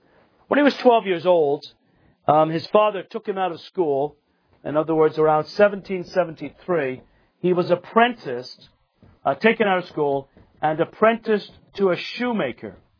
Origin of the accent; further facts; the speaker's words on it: England, United Kingdom; And even when I was growing up in England in the 50s and early 60s, it was still there.